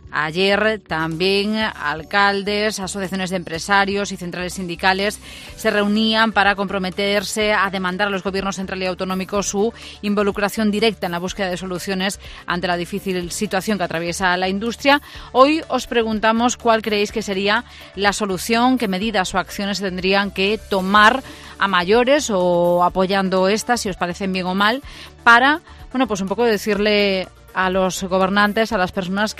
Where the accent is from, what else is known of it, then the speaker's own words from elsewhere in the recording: Ferrol, Galicia, Spain; volví hace unos años confiando en lo aprendido, 30 años fuera de mi tierra, regreso para trabajar aquí los últimos años y jubilarme, y encuentro que esta comarca está peor que nunca.